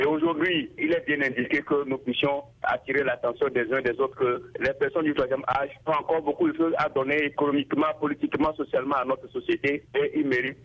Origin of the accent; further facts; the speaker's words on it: Togo; Chez nous, au Togo